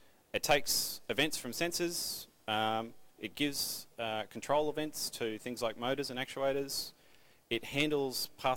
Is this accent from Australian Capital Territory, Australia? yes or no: no; Queensland, Australia; I'm from Queensland.